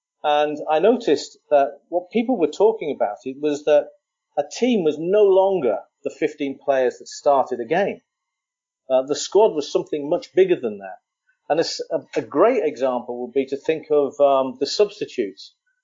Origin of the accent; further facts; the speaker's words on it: Ireland; Sadly, as an Irishman, the RFU has sort of aligned this all into helping England to become a winning rugby team again.